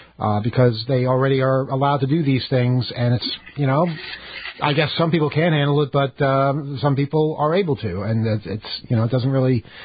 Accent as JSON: {"language": "English", "town": "Long Island", "region": "New York", "country": "United States", "said": "You know, just because we're from Long Island doesn't mean that we do that."}